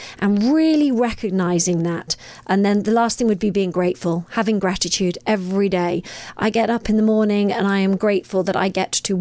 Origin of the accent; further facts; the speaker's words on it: Derby, East Midlands, United Kingdom; I'm a girl from Derby. I'm a girl from the middle of England, and I've managed to come over here and do this.